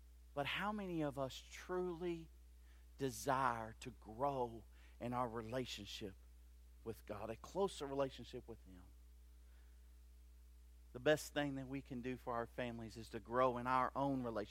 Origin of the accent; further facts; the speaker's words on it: Louisville, Kentucky, United States; born there; Whenever I was born in Louisville, Kentucky.